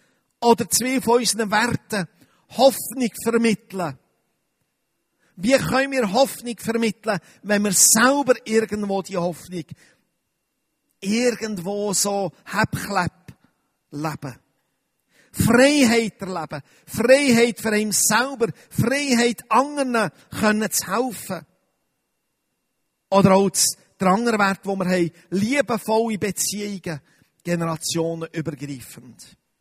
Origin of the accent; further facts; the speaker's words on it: Switzerland; Und gerade als Schweizer haben wir eine Prägung von der Zurückhaltung